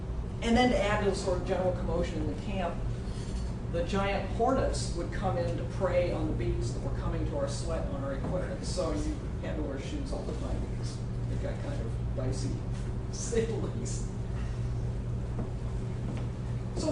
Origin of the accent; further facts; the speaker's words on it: California, United States; I said, Rosicon, I'm from California. It doesn't rain for 6 months.